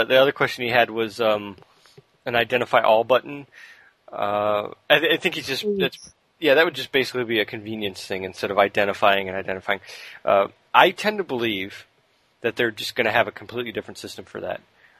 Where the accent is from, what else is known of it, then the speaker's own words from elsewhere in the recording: United States; is I'm American